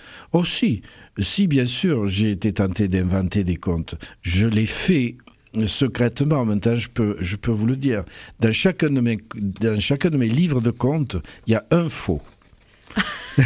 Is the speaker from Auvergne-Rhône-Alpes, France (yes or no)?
no; Carcassonne, Occitanie, France; Je suis originaire de Carcassonne, oui, j'ai passé toute mon enfance à Carcassonne.